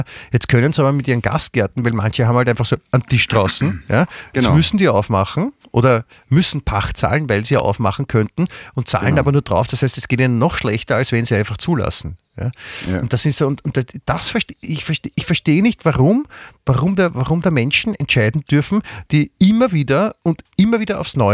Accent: Vienna, Austria; vielleicht kann man sich als Wiener kann man sich ja gut dran festhalten, dass woanders es den Leuten auch schlecht geht.

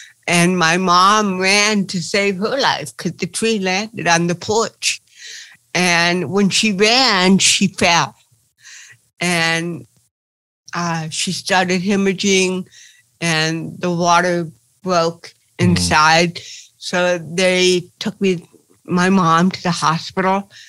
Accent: Buffalo, New York, United States; born there; Well, I was born in Buffalo, New York.

